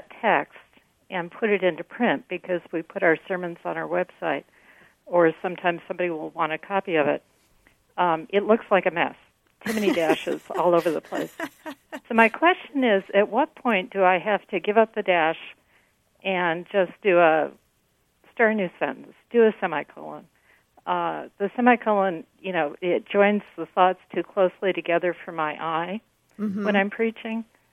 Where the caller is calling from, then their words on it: Toledo, Ohio, United States; I'm calling from Toledo, Ohio.